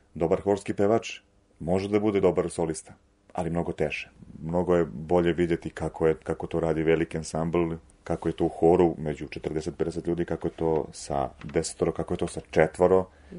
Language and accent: Serbian; Serbia; kod nas u Srbiji